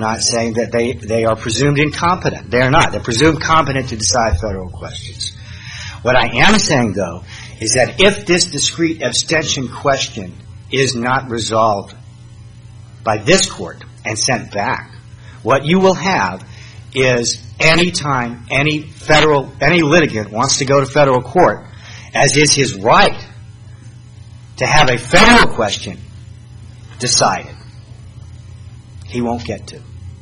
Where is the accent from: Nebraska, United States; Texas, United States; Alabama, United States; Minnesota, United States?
Alabama, United States; let's say where I'm from. I'm from Alabama.